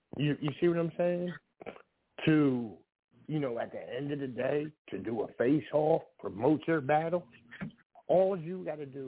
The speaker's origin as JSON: {"language": "English", "town": "Philadelphia", "region": "Pennsylvania", "country": "United States", "lives_now": "Norristown, United States", "said": "I'm from Philadelphia, but I reside in Norristown."}